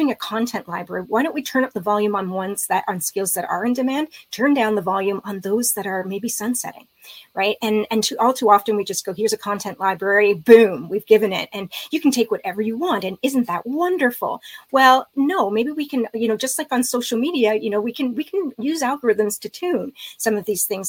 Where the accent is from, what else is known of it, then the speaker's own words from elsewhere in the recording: Canada; being Canadian